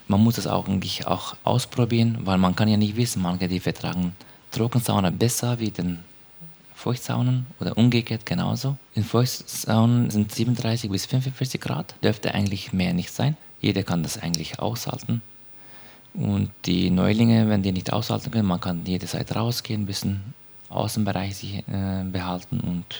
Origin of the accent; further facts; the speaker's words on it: Turkey; German is a second language; now in Germany; ich komme aus der Türkei, ich bin seit 2005 in Deutschland und ich bin als Hammammeister in Therme eingestellt. Ich bin in der Nähe syrischer Grenze geboren.